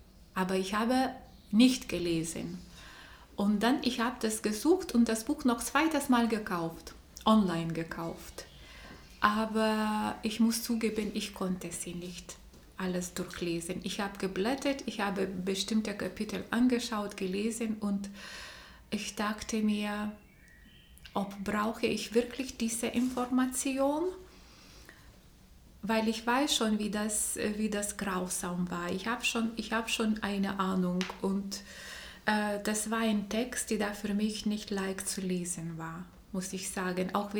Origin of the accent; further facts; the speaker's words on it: Lithuania; German is a second language; die war in Vilnius, in Litauen, in meiner Heimatland.